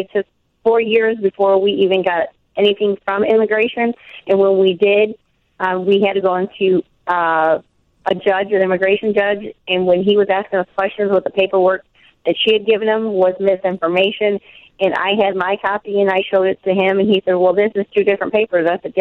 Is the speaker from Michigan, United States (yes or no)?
yes; Michigan, United States; born there; Yes, I was born here in the United States in Michigan.